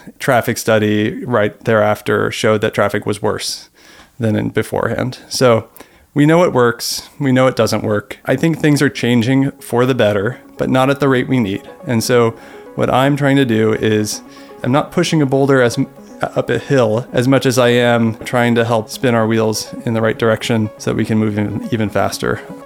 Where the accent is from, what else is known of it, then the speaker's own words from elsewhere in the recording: Los Angeles, California, United States; I grew up in Los Angeles in the 80s and 90s